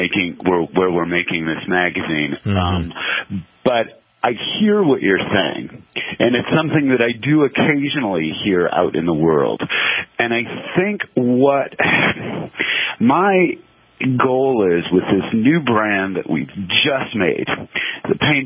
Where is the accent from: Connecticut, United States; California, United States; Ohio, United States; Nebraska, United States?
California, United States; Palo Alto; I'm a Californian by birth. I grew up in the 1960s in Northern California.